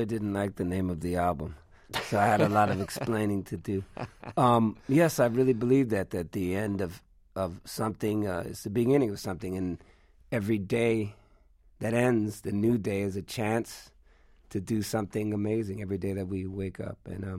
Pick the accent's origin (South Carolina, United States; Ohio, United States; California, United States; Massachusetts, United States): California, United States; growing up in the Bay Area and then, yeah, deciding to become a musician